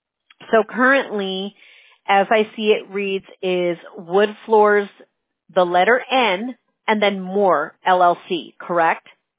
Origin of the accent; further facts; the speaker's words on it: California, United States; I'm from Southern California, but not from the South.